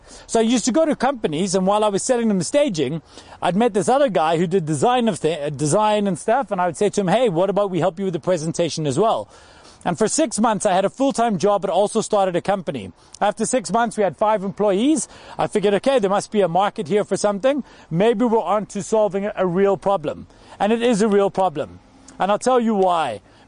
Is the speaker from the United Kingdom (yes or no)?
yes; Scotland, United Kingdom; Now I'm from Scotland. This is crazy for me because if we didn't go to concerts when it's cold, there would never be concerts.